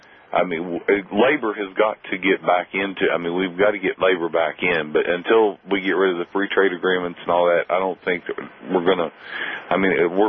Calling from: Corydon, Indiana, United States; Corydon, which is about 30 minutes from Louisville, Kentucky.

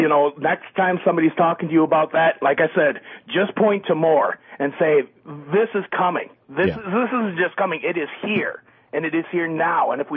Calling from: Minnesota, United States; I mean, I'm calling from Minnesota

